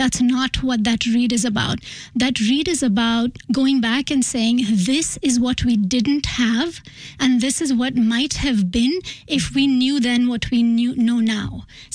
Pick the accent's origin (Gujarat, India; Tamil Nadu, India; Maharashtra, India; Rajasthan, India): Maharashtra, India; Mumbai; So here I was, this young girl growing up in Mumbai who didn't think everything I was being told was the truth.